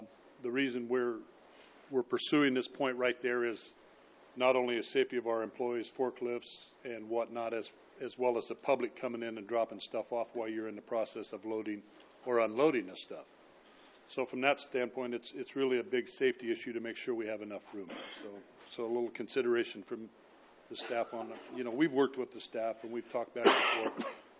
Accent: Paso Robles, California, United States; I was born and raised in Paso Robles.

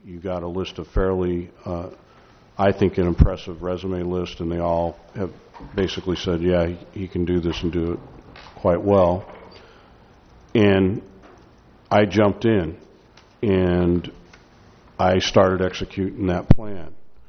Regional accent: Nipomo, California, United States; I grew up in Napomo. I knew of Oceano. I played in the dunes.

